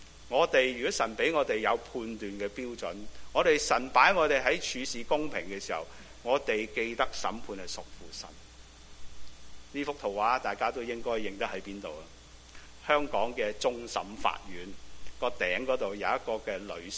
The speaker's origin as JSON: {"language": "Chinese", "country": "China", "said": "关系特权在我们里面比比皆是，在我们中国人里面比比皆是。"}